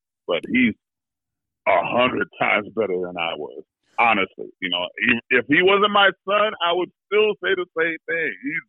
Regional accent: New York, United States; Shoot, I grew up in Harlem, New York. That was nothing. Seattle was like a small town compared to New York.

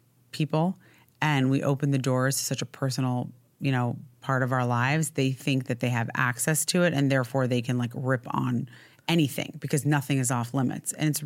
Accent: New York, United States; because I grew up in New York and like everyone's famous.

